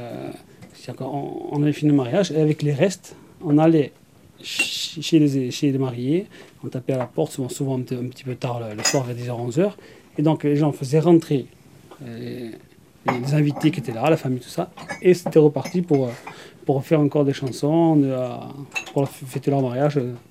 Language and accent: French; Corsica, France; Non, je ne suis pas du village. Je suis originaire du Cap Corse.